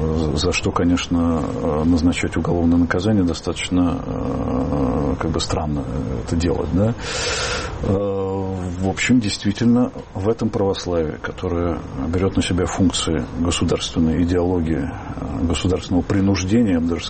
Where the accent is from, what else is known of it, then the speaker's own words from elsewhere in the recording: Germany; Я бы с мизинца начал. Нет, я немец.